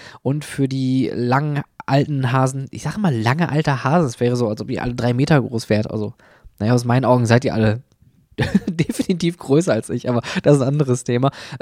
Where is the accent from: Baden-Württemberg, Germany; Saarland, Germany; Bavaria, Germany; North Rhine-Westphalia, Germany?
North Rhine-Westphalia, Germany; Oberhausen; Also ich bin am Rande der Stadt Oberhausen aufgewachsen, direkt an der Stadtgrenze Duisburg. Und da war wirklich nicht viel.